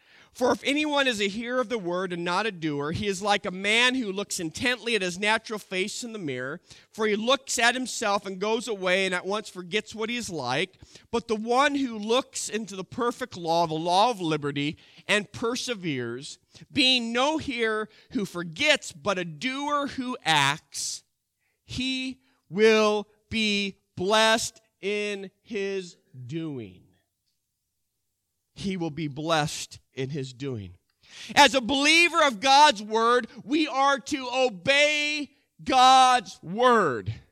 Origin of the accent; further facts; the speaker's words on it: United States; It's like, I think it's an American thing, because I'm American.